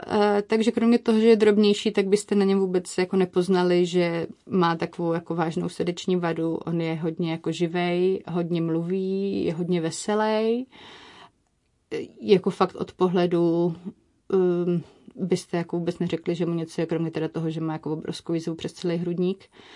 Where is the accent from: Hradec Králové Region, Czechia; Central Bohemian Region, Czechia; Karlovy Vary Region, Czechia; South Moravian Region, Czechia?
South Moravian Region, Czechia; Brno; ale my jsme z Brna, takže do Brna.